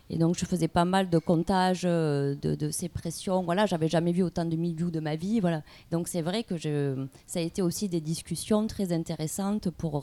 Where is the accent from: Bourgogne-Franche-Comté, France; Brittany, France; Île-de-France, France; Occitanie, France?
Occitanie, France; accent: Languedoc; il y a quelques personnes qui dénigrent le Languedoc, qui se sont moquées de mon accent.